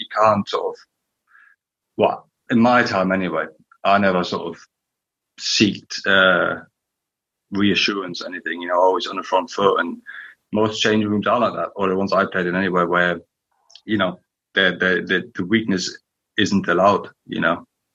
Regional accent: East Berlin, Berlin, Germany; English is a second language; growing up in East Berlin, like you mentioned, it was very sort of, you know, your boss is your boss.

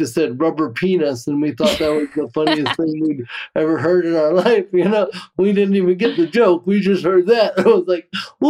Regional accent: Cameroon; born there; Well, so I was born in Cameroon, West Africa.

